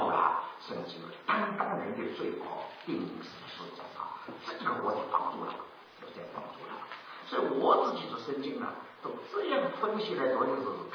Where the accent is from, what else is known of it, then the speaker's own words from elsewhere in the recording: China; 所以我们中国人养儿女啊，五件事